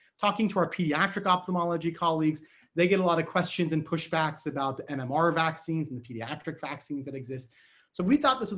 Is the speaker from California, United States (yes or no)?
yes; Davis, California, United States; Before that, I was at UC Davis, where I did my residency and actually grew up. That's my hometown, so I'm a native Californian.